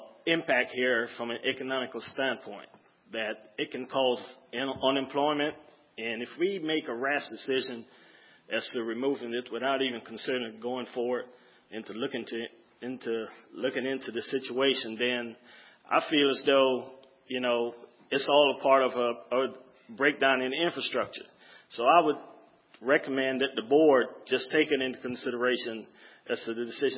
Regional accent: Florida, United States; I came all the way from Florida just to participate in this discussion and to be heard by the board.

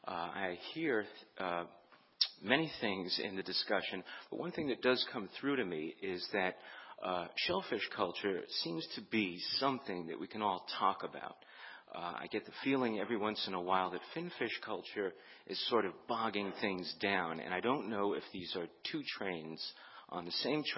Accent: Gloucester, Massachusetts, United States; I'm an attorney from Gloucester, Massachusetts, former commercial fisherman

